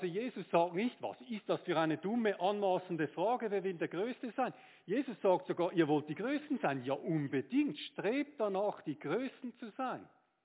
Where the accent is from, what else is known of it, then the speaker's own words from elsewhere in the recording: Switzerland; wie wir das auch tun würden, als Schweizer mindestens